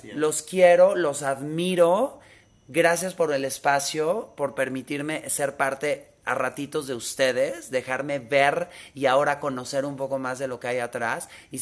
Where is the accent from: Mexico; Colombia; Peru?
Mexico; Y uno como mexicano, cuando te dicen es mexicano, se cuestiona cosas.